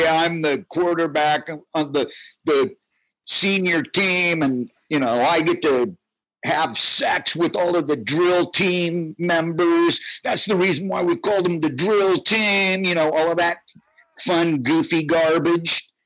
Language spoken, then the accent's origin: English; Hermosa Beach, California, United States; And Wasted, basically, is just my history of growing up in Hermosa Beach in the South Bay.